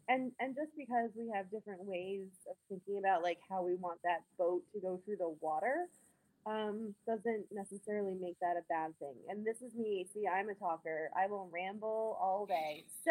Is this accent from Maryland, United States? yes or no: yes; Maryland, United States; also born or lived in Texas / United Kingdom; now in Richmond, United States; So like I grew up in Maryland, didn't move really at all when I was younger.